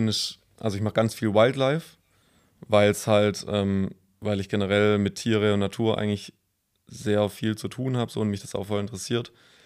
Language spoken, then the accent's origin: German; Baden-Württemberg, Germany; now in Esslingen, Germany; Ich bin 22 Jahre alt, komme aus der Nähe von Freudenstadt im Schwarzwald. Genau, und wohne gerade aktuell in Esslingen und studiere da Fotodesign.